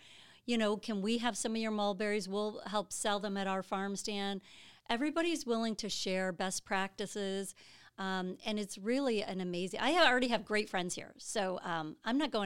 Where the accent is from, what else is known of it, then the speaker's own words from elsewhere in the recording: Illinois, United States; I'm originally from Illinois, and so I did grow up in the farming community, the cornfields of Illinois.